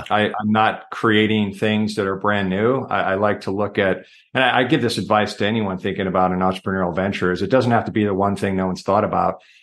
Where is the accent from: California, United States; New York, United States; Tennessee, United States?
California, United States; also born or lived in Chicago; So I was born in Chicago, raised in Northern California outside of San Francisco.